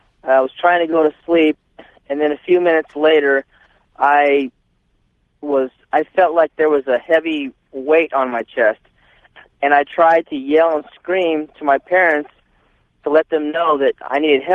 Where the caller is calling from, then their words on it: Fresno, California, United States; I'm calling you from Fresno. I listen to you from 580.